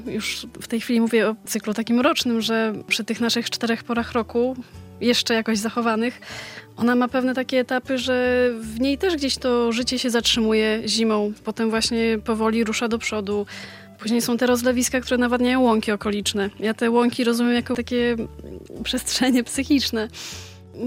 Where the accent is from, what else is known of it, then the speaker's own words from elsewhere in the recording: Podlaskie Voivodeship, Poland; wyjechałam z rodzinnego Podlasia na 2 miesiące do Wrocławia